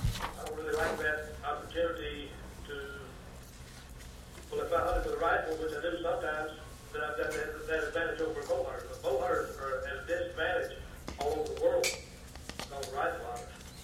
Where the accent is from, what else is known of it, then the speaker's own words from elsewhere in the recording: the Carolinas, United States; I'm originally from South Carolina, North Carolina.